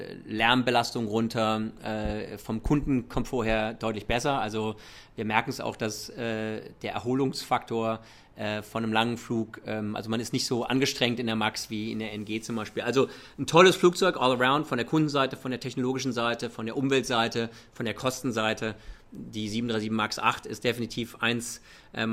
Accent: Germany; also born or lived in United States; Ich bin beides. Ich bin Deutscher und Amerikaner. Ich habe lange in den USA gelebt

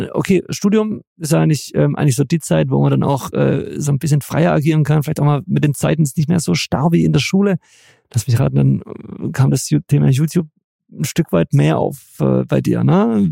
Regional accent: Southern Germany, Germany; ich komme aus Süddeutschland

